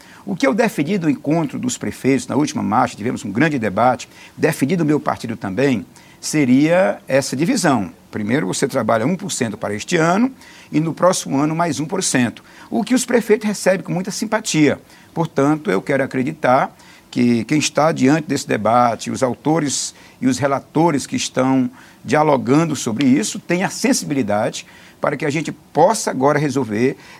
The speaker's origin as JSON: {"language": "Portuguese", "region": "Piauí", "country": "Brazil", "said": "nós que somos do Nordeste, no caso eu sou do estado do Piauí"}